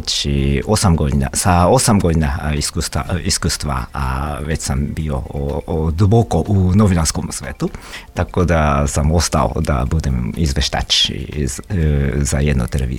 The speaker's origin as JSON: {"language": "Serbian", "country": "Japan", "second_language": "Serbian", "lives_now": "Belgrade, Serbia", "said": "Zbog toga što sam Japanac"}